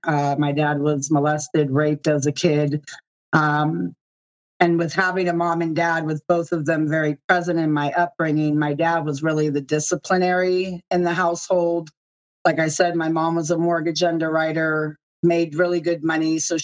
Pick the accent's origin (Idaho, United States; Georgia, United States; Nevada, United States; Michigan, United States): Nevada, United States; Las Vegas; And growing up in Vegas, that's known as Sin City, it's like one or the other.